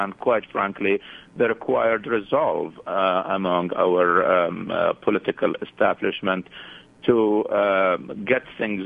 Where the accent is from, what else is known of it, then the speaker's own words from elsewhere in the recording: Iraq; I was coming from Iraq, and I was there in the middle of the deep crisis when ISIS took Mosul over, and I was there walking among people as an Iraqi through three provinces